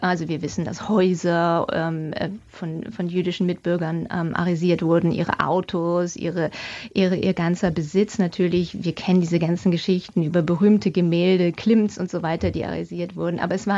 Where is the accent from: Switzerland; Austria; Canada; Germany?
Germany; Und dieses Standardwerk, mit dem ich halt auch aufgewachsen bin in Deutschland